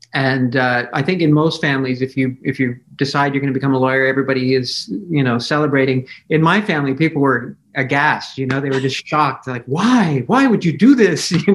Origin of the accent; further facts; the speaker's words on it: Canada; also born or lived in France / Barcelona, Spain; I was born in France. My parents were Canadian. They were living there at the time. And we lived in Barcelona in Spain for about 6 months. Then when I moved to Canada